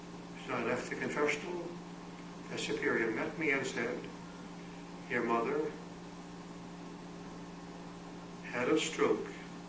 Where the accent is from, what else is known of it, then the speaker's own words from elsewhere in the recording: Cleveland, Ohio, United States; I was in Cleveland for tertianship, which is my hometown.